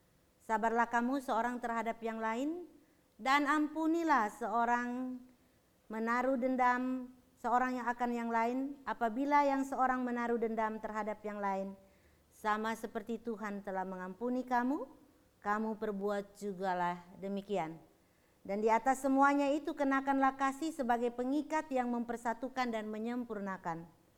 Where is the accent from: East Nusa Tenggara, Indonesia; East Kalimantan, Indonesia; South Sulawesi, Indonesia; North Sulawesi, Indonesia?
North Sulawesi, Indonesia; Manado; Ya, mungkin sesuku dengan saya dari Manado, ya.